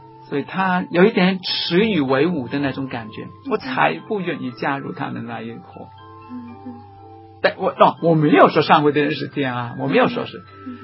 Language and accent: Chinese; Guangdong, China; 我们广东人说相见好同住难呢